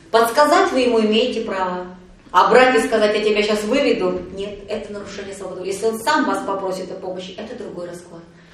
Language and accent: Russian; Novosibirsk, Novosibirsk Oblast, Russia; я из Новосибирска, я 4 раза в год только туда приезжаю.